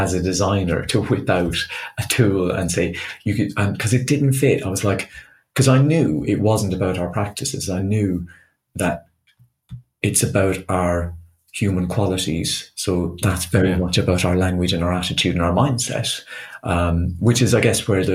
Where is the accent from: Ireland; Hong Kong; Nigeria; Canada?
Ireland; moved away; So I'm Irish, which I think gets me a long way into disagreement. Something about the accent, for example